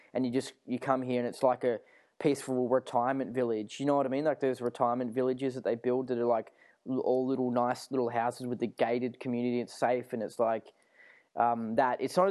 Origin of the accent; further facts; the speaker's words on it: Melbourne, Victoria, Australia; I'm from Melbourne, Australia. A pretty normal suburban sort of city, a city that's got like 4 million people or something like that.